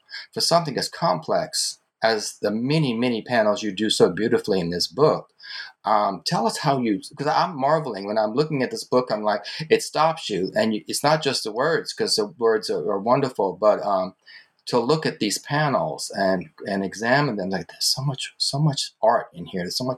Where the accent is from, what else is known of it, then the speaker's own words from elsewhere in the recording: New Orleans, Louisiana, United States; moved away; I grew up in Louisiana. The culture shifts from region to region in the country, but it happens every single place. I want to tell you, when I moved from New Orleans to New York, I thought, oh, New York is going to be so open and welcoming.